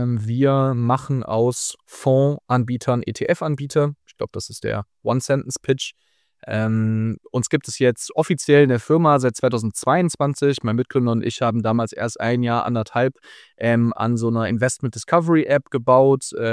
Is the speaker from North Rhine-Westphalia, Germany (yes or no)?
yes; Mönchengladbach, North Rhine-Westphalia, Germany; Also ich komme sowohl aus Mönchengladbach als auch Borussia-Fan zu sein. Beides sozusagen kombiniert. Ich bin aufgewachsen relativ auf dem Land